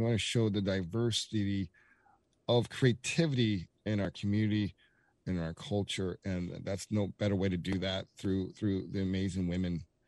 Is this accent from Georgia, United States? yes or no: yes; Atlanta, Georgia, United States; now in Milwaukee, United States; I'm from Atlanta. Like, you can't get away with not playing local music on commercial stations in Atlanta. I want to change that here in Milwaukee.